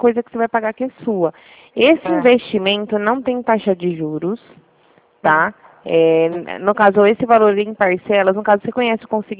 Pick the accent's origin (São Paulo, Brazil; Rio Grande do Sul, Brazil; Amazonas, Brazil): São Paulo, Brazil; Araraquara; Região de Ribeirão. Araraquara.